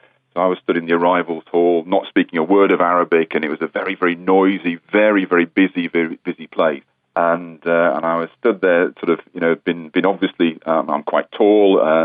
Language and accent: English; England, United Kingdom; And I said, I'm from England.